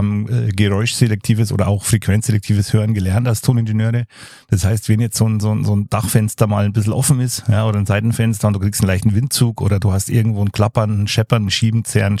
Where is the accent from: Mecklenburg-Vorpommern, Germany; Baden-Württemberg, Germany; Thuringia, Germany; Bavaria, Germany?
Bavaria, Germany; Chieming; also born or lived in Traunstein; Da bin ich geschlüpft im Kreiskrankenhaus Traunstein, im wunderschönen Chiemgau. Ich komme aus Chieming am Chiemsee, viele CHs.